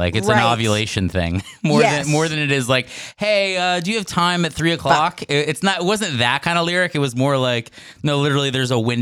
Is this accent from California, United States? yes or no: no; New York, United States; I was this young theatrical kid coming down to the city. I grew up in New York